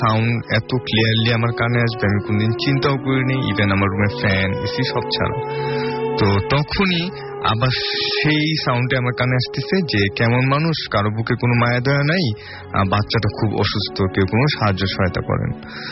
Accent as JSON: {"language": "Bangla", "town": "Dhaka", "region": "Dhaka Division", "country": "Bangladesh", "said": "আমি ধানমন্ডি থেকে এসেছি।"}